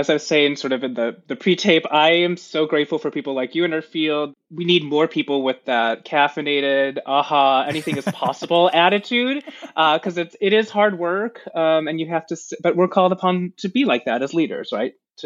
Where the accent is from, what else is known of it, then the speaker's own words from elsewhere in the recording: Midwest, United States; also born or lived in California / Virginia; And I was born in California, then raised in the Midwest and in Virginia, too. So all over the place.